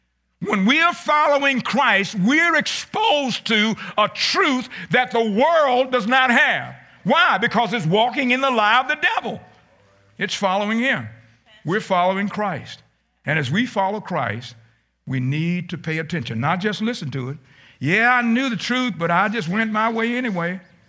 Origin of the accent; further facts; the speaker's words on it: Virginia, United States; born there; Charlotte Courthouse, Virginia. Charlotte Courthouse, right? It's in Charlotte County. I was born in Charlotte County.